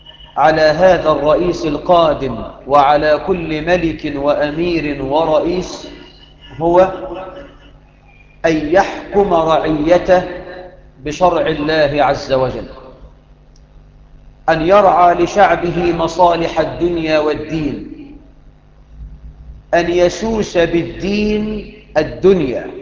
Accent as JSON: {"language": "Arabic", "country": "Egypt"}